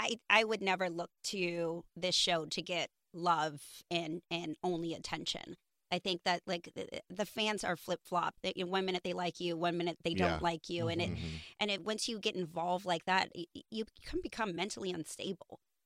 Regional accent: New York, United States; I don't know if it's because of I grew up in New York and I'm just someone who's constantly go, go, go.

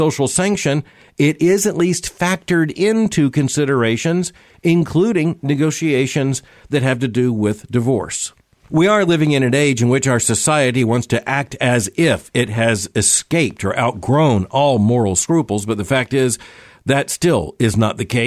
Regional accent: Florida, United States; I grew up in Florida. I grew up as a boy fascinated with sharks.

